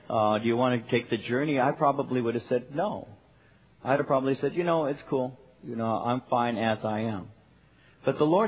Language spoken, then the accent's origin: English; Norwalk, California, United States; growing up in Norwalk and working in Whittier, driving out here was like, man, I'm going to the other side of the world.